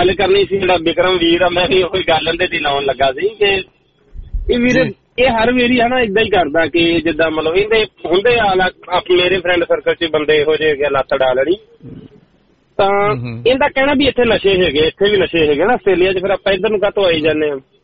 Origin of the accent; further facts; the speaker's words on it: Punjab, India; Makhu area ਜੀ, ਮਖੂ ਦੇ ਕੋਲ ਮੇਰਾ ਪਿੰਡ ਆ